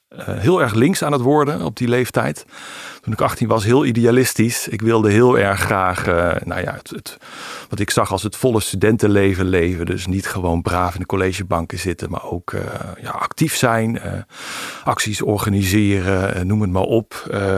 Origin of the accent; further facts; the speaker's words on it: Limburg, Netherlands; born there; ik ben geboren in Noord-Limburg, dus ik moest hoe dan ook weg voor mijn studie.